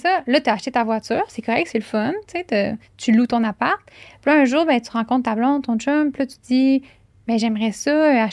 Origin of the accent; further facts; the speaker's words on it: Quebec City, Quebec, Canada; Moi, je viens de Québec. Ouais, j'ai été à Montréal, j'ai travaillé à Montréal pendant 4-5 ans, mais là, je suis de retour à Québec avec ma petite famille, ouais.